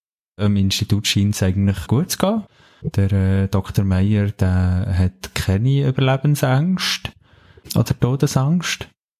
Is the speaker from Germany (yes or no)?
no; Bern, Switzerland; mein Heimatort im Emmental